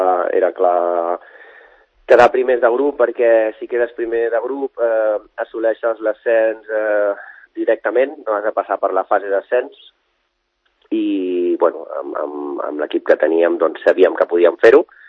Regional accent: Sant Vicenç dels Horts, Catalonia, Spain; jo soc de Sant Vicenç dels Horts i estic a camí d'Olot i a camí de Sant Vicenç. No? Passo part de la setmana a Olot i part de la setmana a Sant Vicenç.

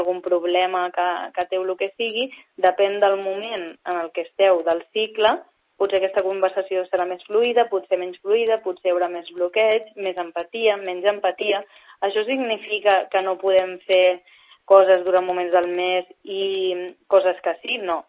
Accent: Barcelona, Catalonia, Spain; now in La Floresta, Spain; jo soc de Barcelona sempre i he tingut amigues, amistats i tal que són de la Floresta

